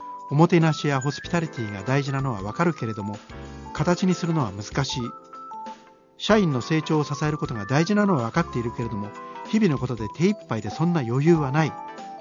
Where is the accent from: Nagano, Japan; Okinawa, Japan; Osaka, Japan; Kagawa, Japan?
Nagano, Japan; 私の故郷である長野市郊外